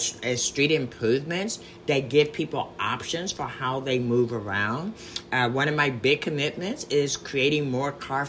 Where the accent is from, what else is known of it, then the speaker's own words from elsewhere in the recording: Baltimore, Maryland, United States; I'm from Baltimore, Maryland.